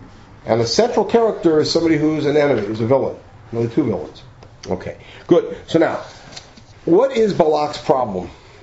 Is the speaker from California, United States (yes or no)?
yes; Los Angeles, California, United States; I'm from L.A. That doesn't help. I'm from Hollywood.